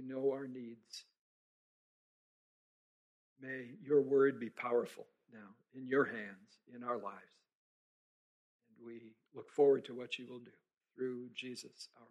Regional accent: Minneapolis, Minnesota, United States; My wife Kathy and I live in Circle Pines up near Blaine, and I hail from Minneapolis originally, so this is sort of home country for me.

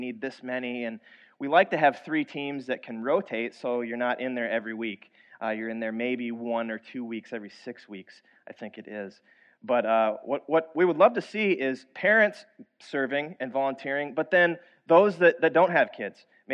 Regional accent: Iowa, United States; My family had started to go to a church in the town that I grew up in Iowa.

